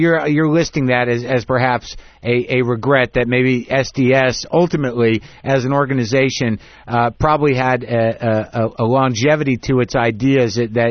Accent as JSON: {"language": "English", "town": "Albuquerque", "region": "New Mexico", "country": "United States", "tie": "born or raised there", "said": "I'm happy that you're in Albuquerque, my hometown. I love that place."}